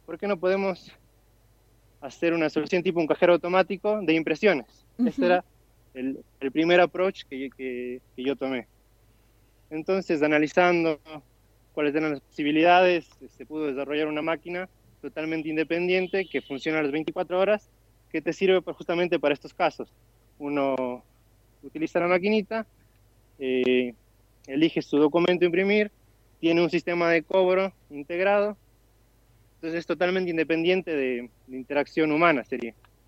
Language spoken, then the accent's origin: Spanish; Argentina; born there; moved away; yo nací en Argentina y siempre tuve la curiosidad de volver al país.